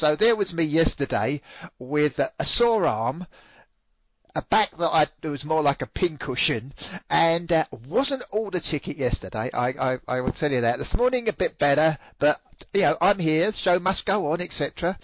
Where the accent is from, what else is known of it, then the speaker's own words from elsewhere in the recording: England, United Kingdom; something I grew up watching in England called Time Team is on YouTube